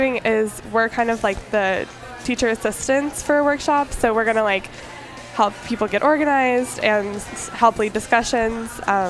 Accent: Oakland, California, United States; I'm from Oakland.

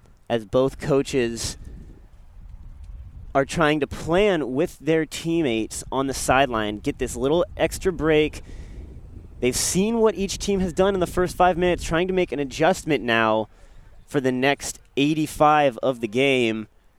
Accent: Sacramento, California, United States; A freshman out of Sacramento, California, my hometown. He actually went to my rival high school, Del Campo, which is about 3 minutes from my house.

